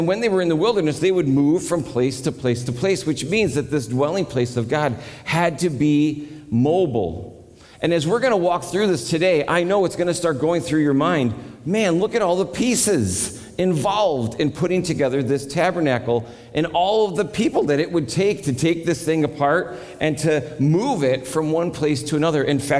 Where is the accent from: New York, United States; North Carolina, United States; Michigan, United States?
New York, United States; And I'm from New York, and so it was really wintry.